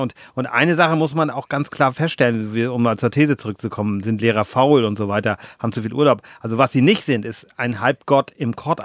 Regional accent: Lübeck, Schleswig-Holstein, Germany; wenn ich jetzt aus meiner Heimat Lübeck, sage ich mal so ein Beispiel

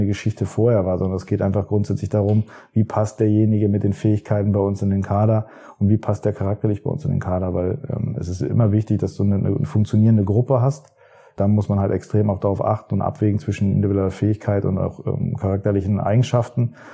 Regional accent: Hanover, Lower Saxony, Germany; born there; Ich bin in Hannover geboren

